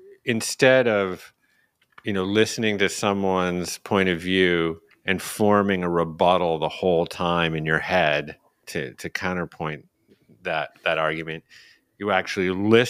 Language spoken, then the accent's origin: English; Chicago, Illinois, United States; born there; yeah, I was born in Chicago.